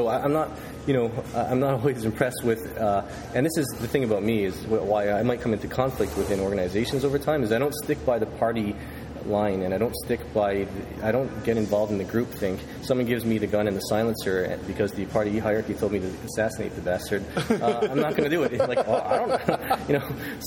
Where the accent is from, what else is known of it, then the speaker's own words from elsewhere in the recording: Canada; I am not Stephen Harper, so I've never had problems with being Canadian per se there.